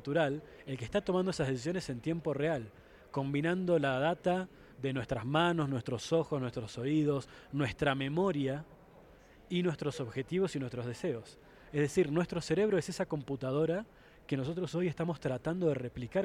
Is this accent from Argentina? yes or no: yes; Argentina; Yo soy de Argentina, un país conocido por